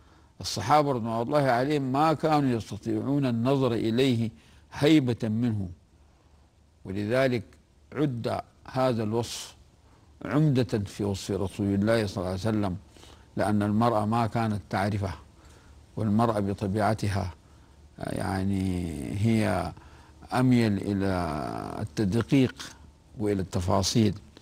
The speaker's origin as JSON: {"language": "Arabic", "country": "Sudan", "said": "حتى عندنا في السودان يقولون هذه منيحة"}